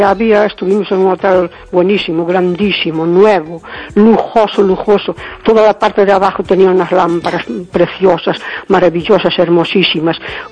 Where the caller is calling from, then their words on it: Cespón, Galicia, Spain; de Cespón.